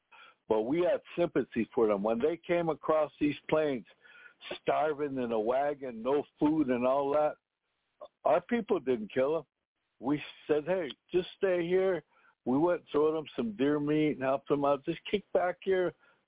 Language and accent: English; United States; racist on us Indians.